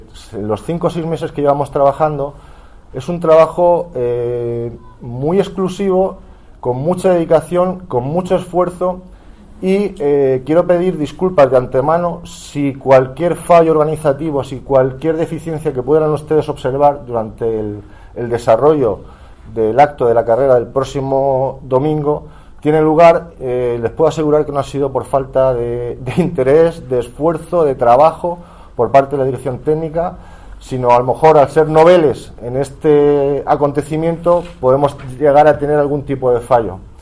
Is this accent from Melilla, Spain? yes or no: yes; Melilla, Spain; born there; also born or lived in Cartagena; melillense de nacimiento, pero cartagenero de adopción